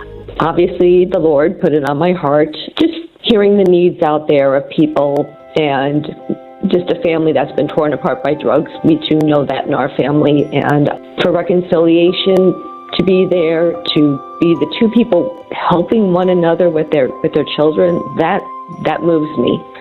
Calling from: Phoenix, Arizona, United States

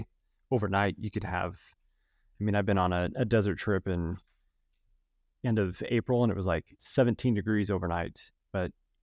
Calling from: Salt Lake City, Utah, United States; But I'm in the Salt Lake City, Utah area

